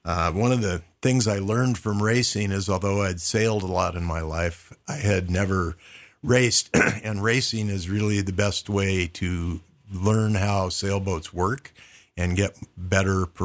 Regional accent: Seattle, Washington, United States; now in Spokane, United States; I grew up in Seattle and I moved to Spokane in 82 for job opportunity.

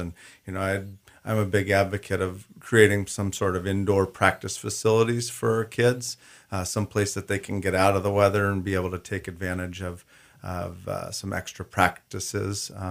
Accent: Sandpoint, Idaho, United States; Growing up in Sandpoint, playing football on that stadium, I just remember the feeling of the cool grass underfoot, the mud on a rainy football afternoon.

